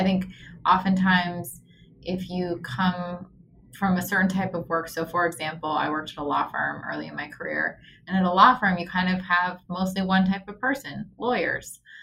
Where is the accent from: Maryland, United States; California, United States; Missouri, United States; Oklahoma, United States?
California, United States; Oakland; And when I got to UCLA, where I went for undergrad after growing up in Oakland, I really fell in love with sports there.